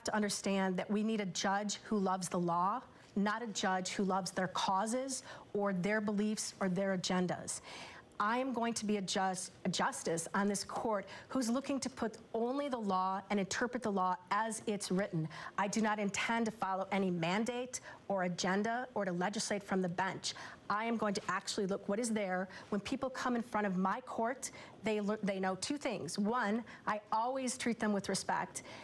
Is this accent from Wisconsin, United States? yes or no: yes; Wisconsin, United States; thank you to everyone in my home state of Wisconsin for watching.